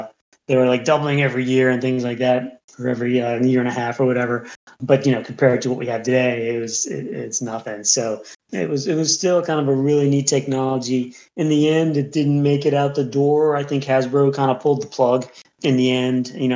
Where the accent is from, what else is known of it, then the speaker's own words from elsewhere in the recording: Baltimore, Maryland, United States; in Baltimore. And I was like, well, this might be a chance for me to, you know, move back to kind of my hometown. That's where my you know, family was and old friends and stuff.